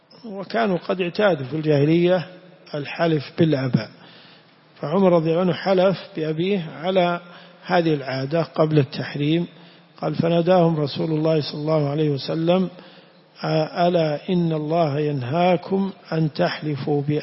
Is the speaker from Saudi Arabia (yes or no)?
yes; Najd, Saudi Arabia; هذه كلمة العوام عندنا في نجد